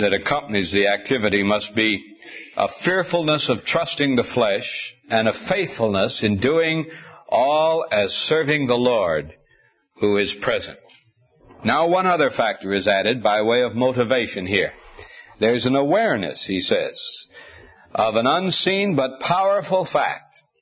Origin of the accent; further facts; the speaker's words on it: Montana, United States; that is an exact description of the home in which I grew up in Montana, in which we were wonderfully happy.